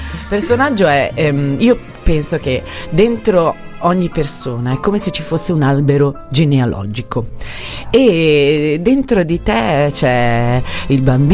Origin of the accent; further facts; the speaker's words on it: Cologno Monzese, Lombardy, Italy; born there; Io sono nata a Cologno Monzese e sono vissuta in questa famiglia.